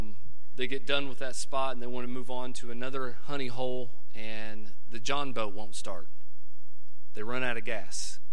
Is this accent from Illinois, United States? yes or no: no; Indiana, United States; And I'm from Indiana, so we were used to a lot of snow.